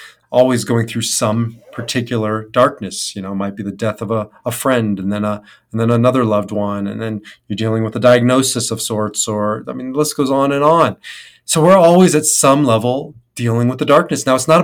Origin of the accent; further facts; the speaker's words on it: Omaha, Nebraska, United States; I grew up in Omaha, Nebraska, and that's where my father was born and raised.